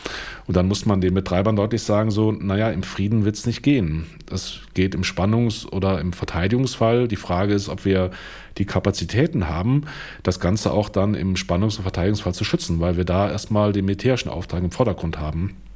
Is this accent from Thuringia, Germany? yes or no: no; North Rhine-Westphalia, Germany; jetzt kommen wir ja beide aus dem Rheinland